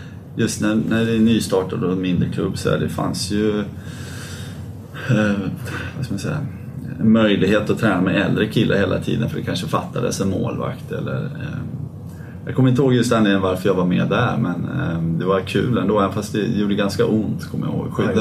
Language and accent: Swedish; Åre, Jämtland County, Sweden; vi växte upp i Åre. En liten skidort uppe i Jämtland och vi älskade åka skridskor.